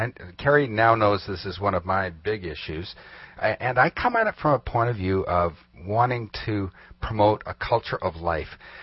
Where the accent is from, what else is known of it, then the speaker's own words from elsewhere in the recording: Canada; as a Canadian